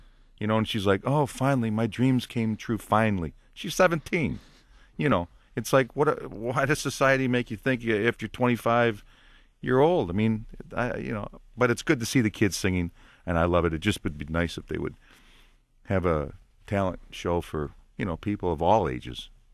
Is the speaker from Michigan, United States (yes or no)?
yes; Detroit, Michigan, United States; that's where I'm, you know, that's my hometown, you know. But the Detroit people, there's, you know, there's so much talent here